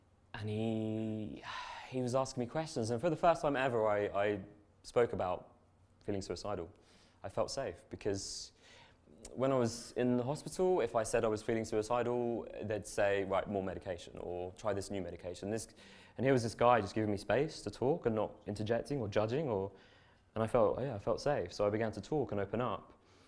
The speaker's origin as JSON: {"language": "English", "region": "London", "country": "United Kingdom", "said": "I'm from London originally"}